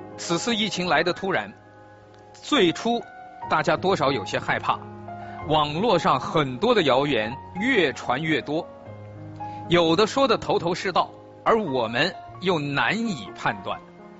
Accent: Wuhan, Hubei, China; 其实我因为我是武汉人，每年的春节几乎雷打不动我会和家人回武汉过春节

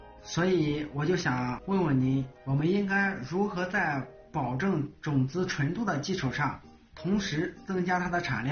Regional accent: Changshu, Jiangsu, China; 我是来自江苏常熟的一名青年农业创业者

